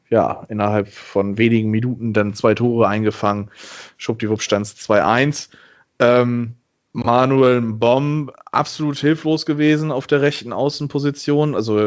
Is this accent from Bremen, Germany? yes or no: yes; Bremen, Germany; Als Bremer darf man sich, glaube ich, einfach nur in den Arsch beißen.